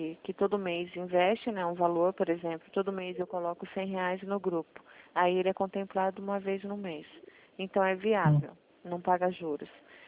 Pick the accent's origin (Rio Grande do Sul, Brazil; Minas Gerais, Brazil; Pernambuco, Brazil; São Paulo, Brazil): São Paulo, Brazil; Sorocaba; consultora financeira do Santander. A minha família é de Taquarituba. Eu sou de Sorocaba.